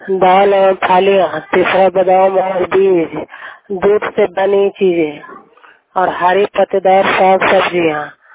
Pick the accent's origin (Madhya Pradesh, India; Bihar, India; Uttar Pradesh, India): Bihar, India; Nalanda; मैं पुणे के रहने वाली हूँ, थाना हिल से, जिला नालंदा, प्रखंड कांगड़पुरा।